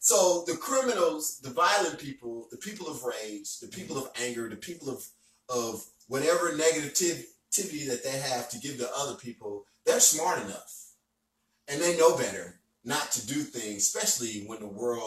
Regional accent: United States; And then another thing is too, is we as American people, we know how to stand up for each other and we know how to help each other.

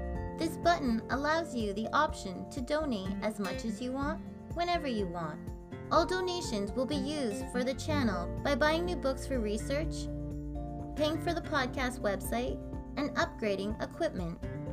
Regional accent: Canada; I'm Canadian girl.

